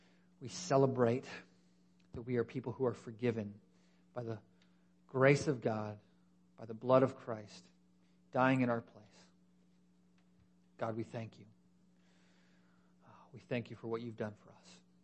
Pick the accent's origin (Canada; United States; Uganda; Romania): Canada; Because we're Canadian, the default answer is probably no.